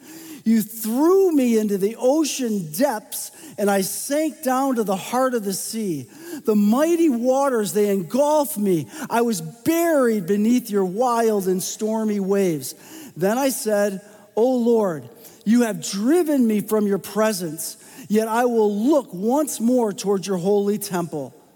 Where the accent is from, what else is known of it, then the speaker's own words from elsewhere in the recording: Rochester, New York, United States; I grew up in Rochester, New York, and if anybody's ever been up there before, it's cold, folks.